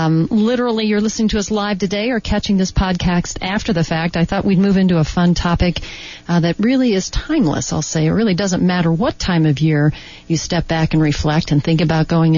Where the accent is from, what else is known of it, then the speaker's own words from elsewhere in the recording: Connecticut, United States; But remember, I was from Connecticut.